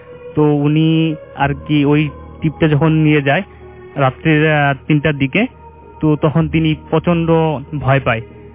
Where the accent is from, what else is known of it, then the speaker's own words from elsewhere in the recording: Jamalpur, Mymensingh Division, Bangladesh; আমি এসেছি জামালপুর থেকে